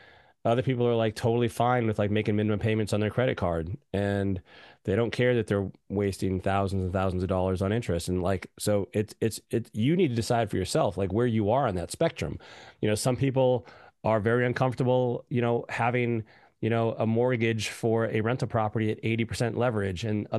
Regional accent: Raleigh, North Carolina, United States; born or raised there

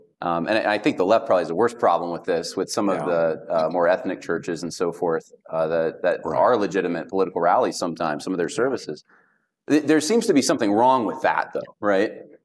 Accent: United States; I think it's because I'm an American and because of our history, and I'm probably also Baptist or Baptistic and stuff.

